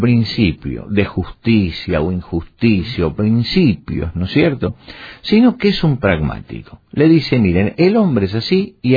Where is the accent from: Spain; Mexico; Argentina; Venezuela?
Argentina; yo recuerdo en mi país, en Argentina, en plena guerra de las Malvinas